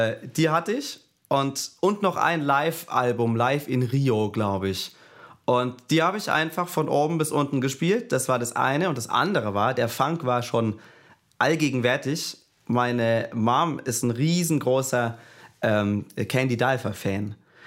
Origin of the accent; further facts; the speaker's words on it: Göppingen, Baden-Württemberg, Germany; ich komme aus Göppingen, das ist im Vilstal, quasi ganz grob zwischen Stuttgart und Ulm.